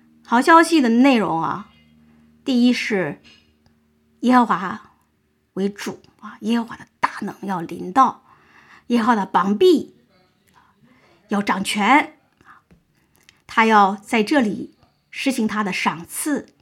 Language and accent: Chinese; China; 我们中国人用了个音啊